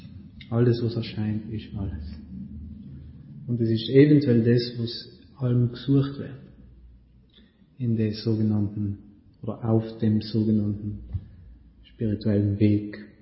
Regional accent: Trentino-Alto Adige, Italy; accent: South Tyrolean; Südtiroler Dialekt? Geht das?

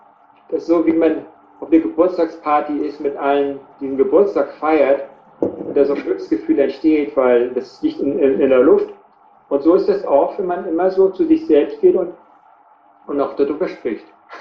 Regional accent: Schleswig-Holstein, Germany; also born or lived in Mecklenburg; Ja, ich bin Norddeutscher, ich bin in Mecklenburg geboren. Aha. Und auch in Schleswig-Holstein eigentlich aufgewachsen, so gelebt in Schleswig-Holstein.

